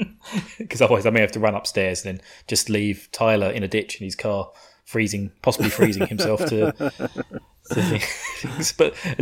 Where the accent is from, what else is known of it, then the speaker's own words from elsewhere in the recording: United Kingdom; because I'm a sadistic bastard being British.